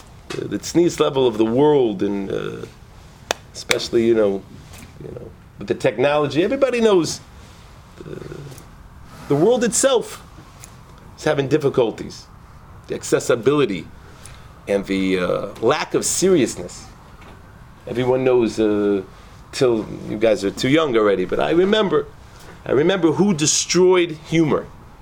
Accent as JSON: {"language": "English", "town": "Memphis", "region": "Tennessee", "country": "United States", "tie": "born there", "said": "I was born in Memphis Baptist Hospital."}